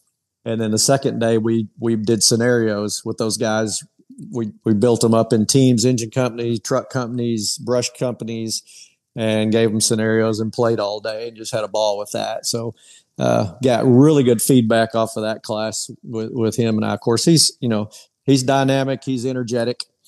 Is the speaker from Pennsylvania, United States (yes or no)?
no; Texas, United States; Well, to me, I grew up in Texas and I happened to play on a little bitty school.